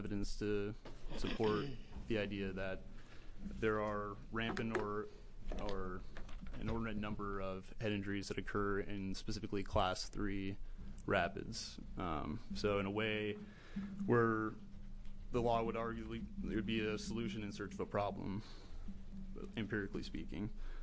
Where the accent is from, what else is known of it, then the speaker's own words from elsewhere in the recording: Grants Pass, Oregon, United States; I'm from Grants Pass